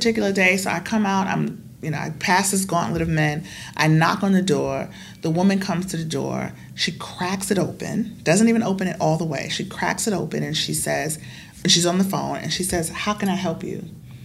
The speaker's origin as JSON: {"language": "English", "country": "United States", "lives_now": "Australia", "said": "the unique thing about the Aboriginal community here, for me as an American"}